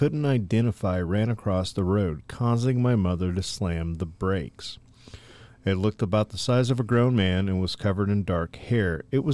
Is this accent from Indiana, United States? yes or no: yes; Indiana, United States; I'm from Indiana.